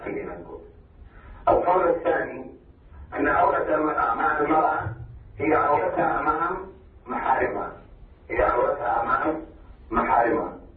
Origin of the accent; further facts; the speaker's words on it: Saudi Arabia; والفتوى عندنا في السعوديه عند أغلب العلماء على هذا